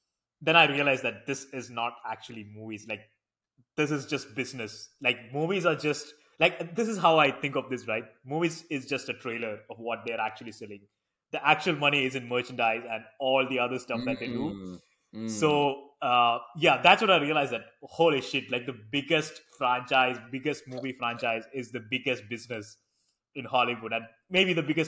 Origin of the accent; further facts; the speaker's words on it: Kerala, India; first language Malayalam; English is a second language; So Malayalam is my native tongue.